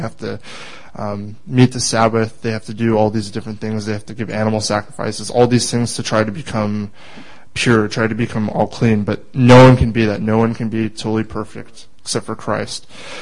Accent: California, United States; now in Redding, United States; I'm from California, not just from Reading, but I'm there originally. My home city is right next to San Francisco, so that's where I'm originally from. I'm 19.

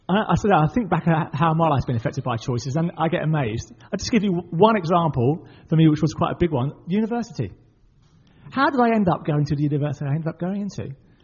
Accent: Middlesbrough, North East England, United Kingdom; born there; And even though I was born in Middlesbrough

